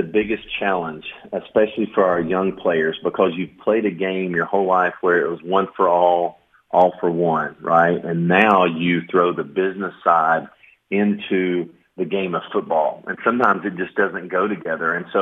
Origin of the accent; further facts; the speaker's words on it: Knoxville, Tennessee, United States; now in Lexington, United States; we've been here now 9 years, and I'm from Knoxville, Tennessee.